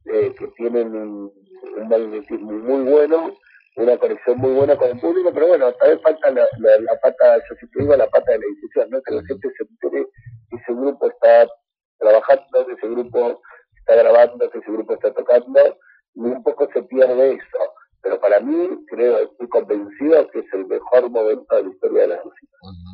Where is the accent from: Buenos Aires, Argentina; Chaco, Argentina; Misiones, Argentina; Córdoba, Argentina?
Buenos Aires, Argentina; nosotros somos de Capital